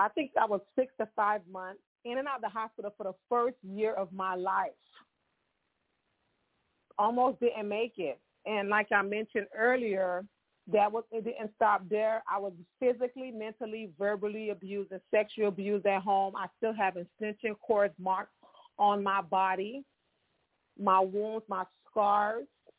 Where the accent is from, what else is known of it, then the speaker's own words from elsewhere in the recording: Miami, Florida, United States; I'm Haitian American. I'm originally from Miami, Florida, the Sunshine State.